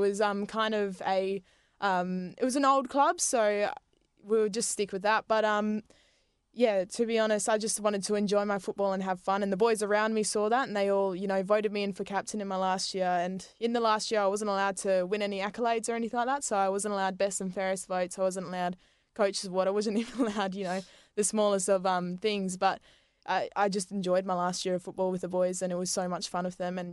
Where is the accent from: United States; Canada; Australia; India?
Australia; Dongara, Western Australia; Yeah, no, it's very lovely. You know, obviously smelt a bit with the seaweed